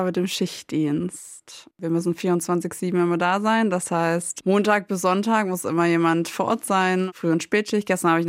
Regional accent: Chemnitz, Saxony, Germany; now in Worms, Germany; ich komme ursprünglich aus Chemnitz bei Leipzig, also aus Sachsen, und bin dann nach, oh Gott, nach Worms gezogen.

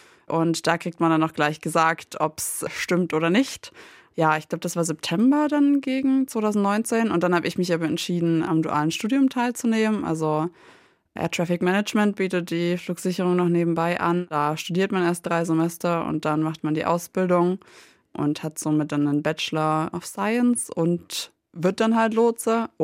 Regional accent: Chemnitz, Saxony, Germany; now in Worms, Germany; ich komme ursprünglich aus Chemnitz bei Leipzig, also aus Sachsen, und bin dann nach, oh Gott, nach Worms gezogen.

